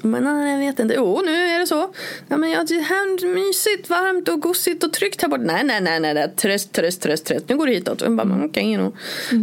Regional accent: Örnsköldsvik, Västernorrland County, Sweden; moved away as an adult; now in Borås, Sweden; jag flyttade från Övik och liksom till Borås när jag var 21. Och, 22 var jag

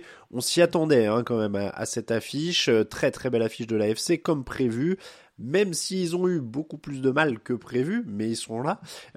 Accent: France; Nous sommes français.

